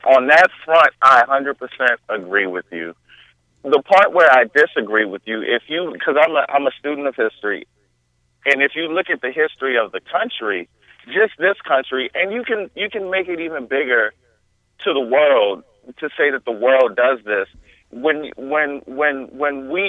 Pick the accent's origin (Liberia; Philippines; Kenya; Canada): Liberia; now in United States; I wasn't born in the United States. I'm from West Africa, Liberia. I've lived in the United States since 1991.